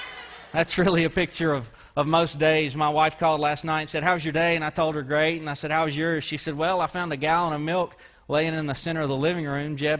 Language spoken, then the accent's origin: English; Deweyville, Texas, United States; I grew up in Deweyville, Texas. We should be happy that I came away speaking in complete sentences and with most of my teeth, okay?